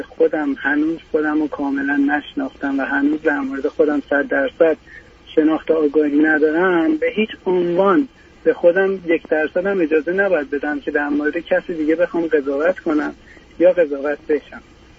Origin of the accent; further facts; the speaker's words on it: Iran; moved away as an adult; من 38 ساله و خانمم 34 سال. تقریبا چند سال هست که از ایران مهاجرت کردیم. هر دومون هم تحصیلات لیسانس خودمون رو از ایران گرفتیم،